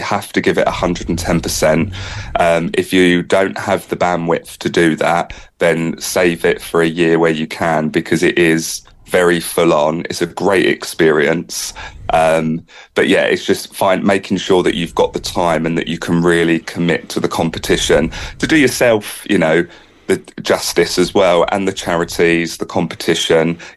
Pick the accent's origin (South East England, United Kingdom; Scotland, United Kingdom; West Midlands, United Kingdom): South East England, United Kingdom; so I'm from Kent